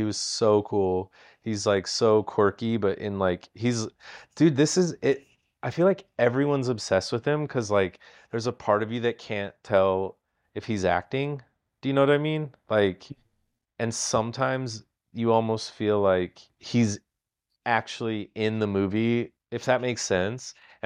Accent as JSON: {"language": "English", "region": "Iowa", "country": "United States", "tie": "born or raised there", "said": "Like, I grew up in Iowa."}